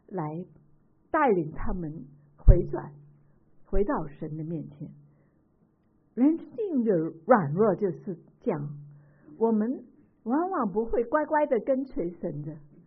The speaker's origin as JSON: {"language": "Chinese", "country": "China", "said": "我们中国人也是经过八年在日治以下的苦况，都很明白是什么困苦的意思。"}